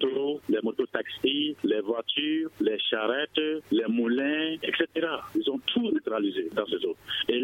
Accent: Mali; Si nous sommes tous des Maliens, et si c'est la terre de Mali que nous cultivons

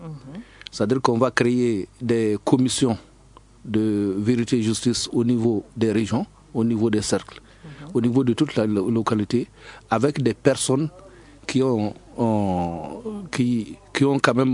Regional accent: Mali; on n'a pas choisi d'être malien. Nous sommes tous des Maliens

